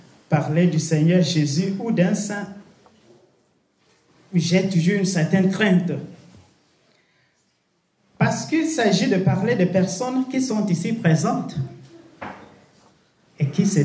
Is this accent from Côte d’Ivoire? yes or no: no; Cameroon; first language Amso; French is a second language; Alors, d'origine camerounaise, je suis de base de langue. Ma première langue, c'est l'amso. Bien. Et puis j'ai appris l'anglais à l'école et ensuite le français.